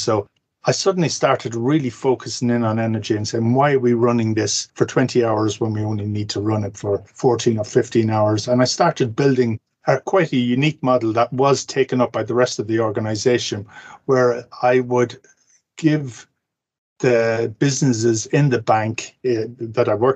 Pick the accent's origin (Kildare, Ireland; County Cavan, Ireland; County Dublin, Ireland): County Cavan, Ireland; But the fact that I'm from Cavan, I'm naturally mean, you know.